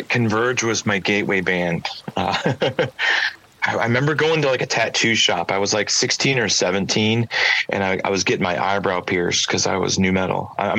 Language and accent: English; Bay City, Michigan, United States; Like I'm born and raised in Bay City, Michigan. It's a little town, less than 30,000 people, 2 hours from a big city.